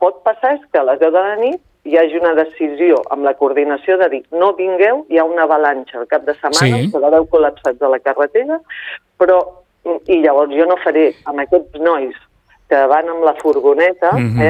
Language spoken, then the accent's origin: Catalan; Berga, Catalonia, Spain; Soc de Berga, saps?